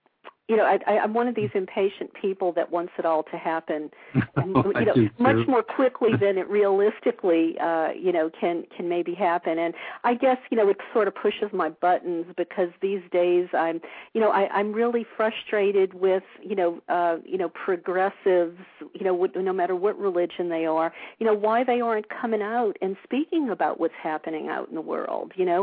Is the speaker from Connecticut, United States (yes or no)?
no; New Orleans, Louisiana, United States; I know just myself growing up in New Orleans, it was the Bible Belt. I was born into a Catholic family.